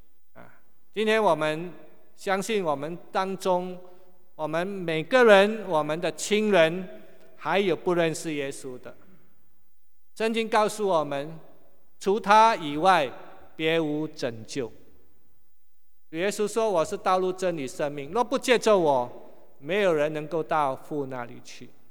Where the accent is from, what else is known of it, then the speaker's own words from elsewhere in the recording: Singapore; born there; 刚才已经说了，我是新加坡出生的啊